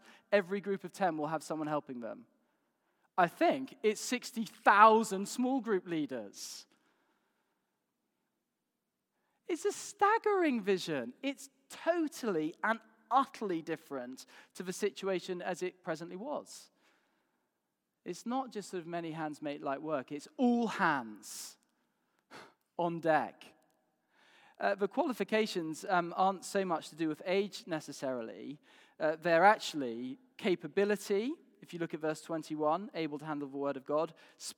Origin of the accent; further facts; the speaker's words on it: Yorkshire and the Humber, United Kingdom; I am a Yorkshireman, and I suspect I'm inclined to be a bit stingy